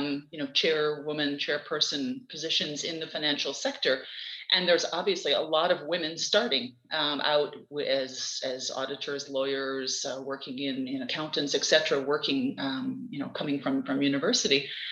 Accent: United States; moved away as an adult; So I'm American and went to university in Boston and then worked there in the accounting auditing world.

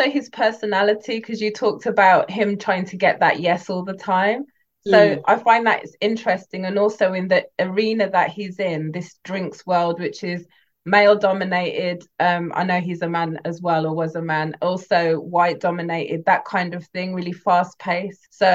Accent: England, United Kingdom; I've noticed that it's a difference from those of us that are born and raised here

